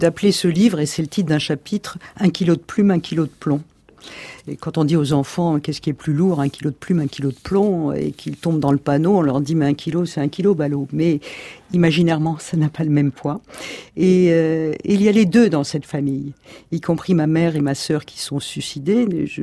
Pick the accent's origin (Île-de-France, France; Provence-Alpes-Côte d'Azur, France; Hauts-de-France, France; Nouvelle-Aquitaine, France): Île-de-France, France; Paris; Je suis parisienne, mais j'ai une maison dans l'Hérault